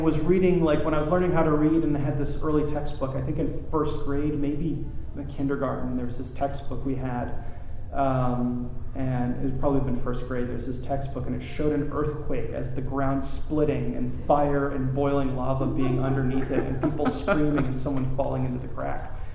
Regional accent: Grenada; also born or lived in United States Virgin Islands / British Virgin Islands; I grew up in Grenada and the U.S. and British Virgin Islands. I was born to a family that has a lot of experience living aboard and sailing boats.

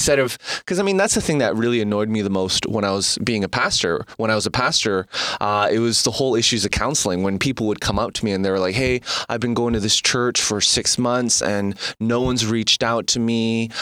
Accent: Canada; also born or lived in South Korea; now in United States; being a Canadian who's lived in Canada, Korea, and now in the States

